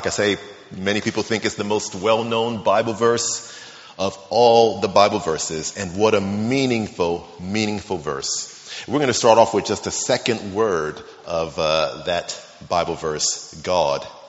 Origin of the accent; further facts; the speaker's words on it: United States; now in Exeter, United Kingdom; I'm tall, I'm black, I'm an American, I'm 53 years old, I love sports and food and cooking and board games